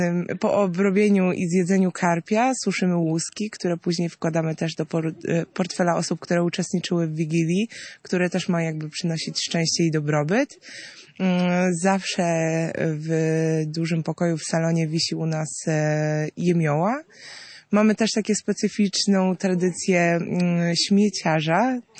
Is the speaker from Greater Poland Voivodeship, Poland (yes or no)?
no; Dębica, Subcarpathian Voivodeship, Poland; Pochodzę z Dębicy, z Podkarpacia.